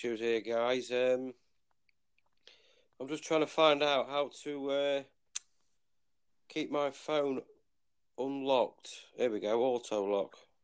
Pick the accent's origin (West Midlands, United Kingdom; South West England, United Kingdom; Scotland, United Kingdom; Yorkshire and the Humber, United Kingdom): Yorkshire and the Humber, United Kingdom; Cleethorpes; also born or lived in Barking; I am originally from Barking in Essex. Can't remember nothing of it. Moved up here when I was very young. As Cleethorpes, the same as Sean.